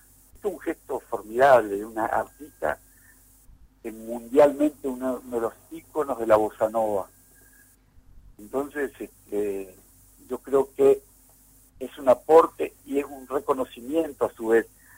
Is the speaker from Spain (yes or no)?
no; Paso de los Libres, Corrientes, Argentina; yo soy de Paso de los Libres, Soy, mi abuela era brasileña, mi padre fue uno de los primeros locutores de LT12. Bueno, tengo mi corazón allí en Paso de los Libres